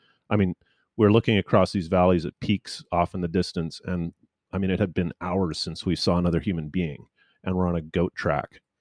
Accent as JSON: {"language": "English", "town": "Vancouver", "region": "British Columbia", "country": "Canada", "said": "I'm from Vancouver, by the way."}